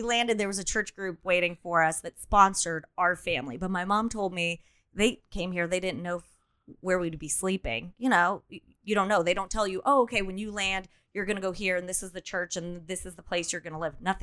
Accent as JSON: {"language": "English", "country": "Azerbaijan", "tie": "born or raised there", "said": "So we're Armenian and we lived in Azerbaijan. And after the Soviet Union broke up"}